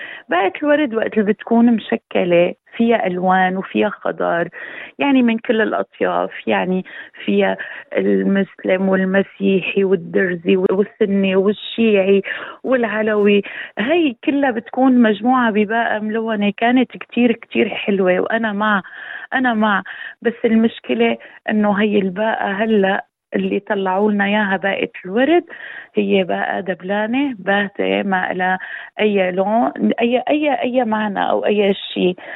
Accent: Aleppo, Aleppo Governorate, Syria; now in Australia; نتمنى نحن كسوريين طلعنا للخارج، عشنا فيه

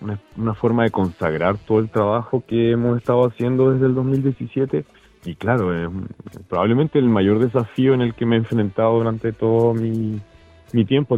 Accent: Santiago, Santiago Metropolitan Region, Chile; yo soy de Santiago, de Chile.

